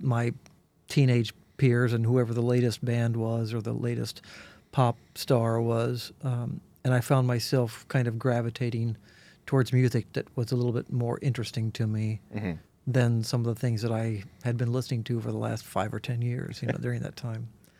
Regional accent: Kansas, United States; Yeah, I grew up in a very, very small town in Central Kansas, grew up on a farm and always had music in the house.

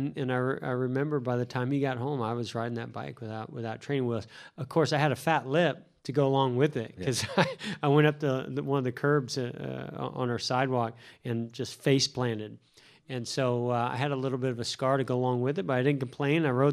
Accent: Vallejo, California, United States; Well, I grew up in Vallejo, California. I lived on a hill.

